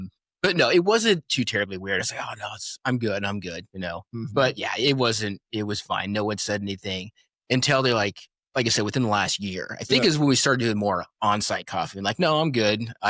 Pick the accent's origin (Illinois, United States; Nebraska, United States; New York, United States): Nebraska, United States; Weeping Water; So in me, I grew up in Weeping Water.